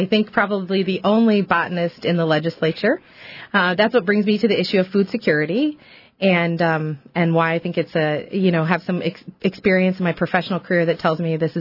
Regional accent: Anchorage, Alaska, United States; I'm from the Anchorage area.

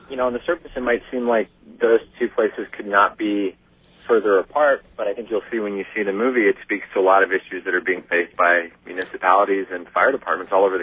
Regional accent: Oregon, United States; I'm actually from Oregon. I'd never even been to Detroit before our first day filming

